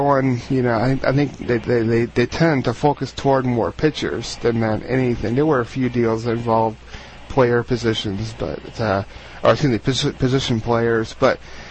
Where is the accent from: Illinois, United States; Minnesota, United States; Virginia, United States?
Illinois, United States; Urbana; I am your host … I'm from Urbana, Illinois.